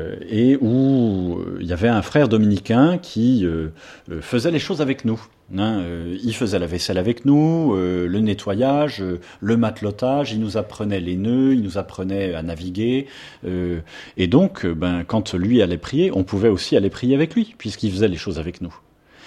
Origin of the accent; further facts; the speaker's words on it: Paris, Île-de-France, France; born there; je suis né à Paris par hasard, hein, parce qu'il y avait un aéroport, hein, d'une mère née au Mexique, d'un père né dans la Nièvre